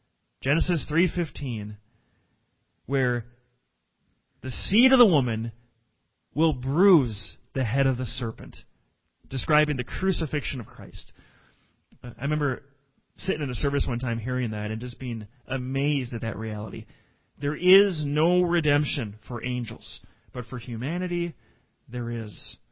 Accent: Chaska, Minnesota, United States; also born or lived in Shakopee; I remember when I was growing up in Chaska and Shakopee in that area, the Minnesota River, they had a sign there that said, this is how high the water reached.

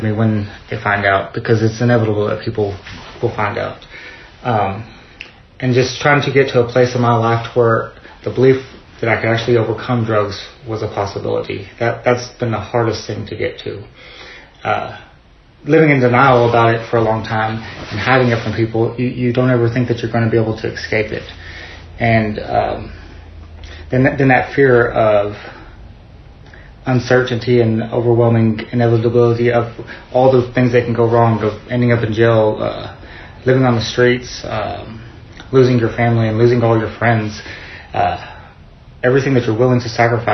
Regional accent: Santa Fe, New Mexico, United States; born there; When I was born, I was born in Santa Fe, New Mexico

